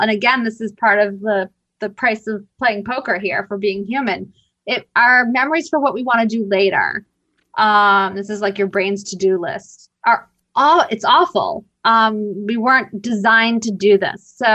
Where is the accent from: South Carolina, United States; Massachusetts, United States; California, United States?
Massachusetts, United States; Boston; And I'm from Boston.